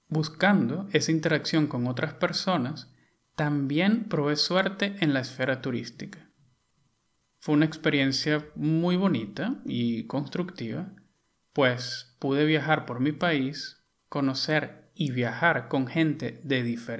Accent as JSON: {"language": "Spanish", "country": "Venezuela", "tie": "born or raised there", "said": "el ron producido en Venezuela, mi país natal, es considerado uno de los mejores del mundo."}